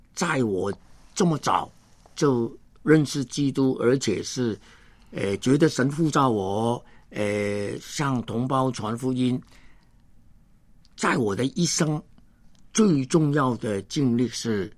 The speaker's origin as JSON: {"language": "Chinese", "country": "Hong Kong", "tie": "born or raised there", "said": "我是香港出生的人。"}